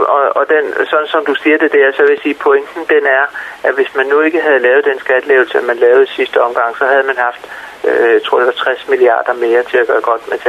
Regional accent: Gladsaxe, Capital Region of Denmark, Denmark; Så jeg har nordjyske rødder. Men ellers er jeg opvokset inde ved Gladsaxe.

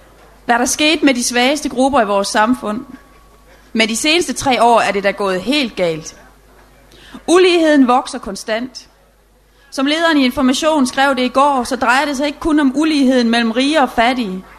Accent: Løgstør, North Denmark Region, Denmark; siden jeg var lille, har jeg mange gange siddet i anlægget i Løgstør, hvor jeg kommer fra

